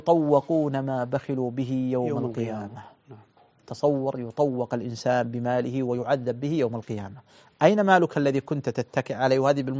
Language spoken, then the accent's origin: Arabic; Saudi Arabia; بل دعني أقول مثلا في بلادنا السعودية